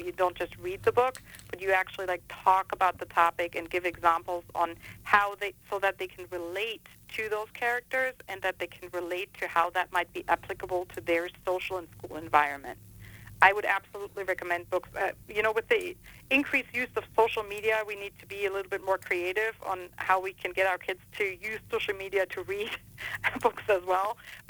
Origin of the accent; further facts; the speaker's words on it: Germany; Oh, I was born and raised in Germany. I'm half Scottish and half German.